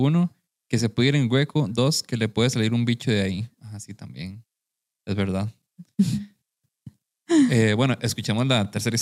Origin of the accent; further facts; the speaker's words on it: San Carlos, Alajuela, Costa Rica; No somos de la gente de plata de San Carlos, digamos, pero...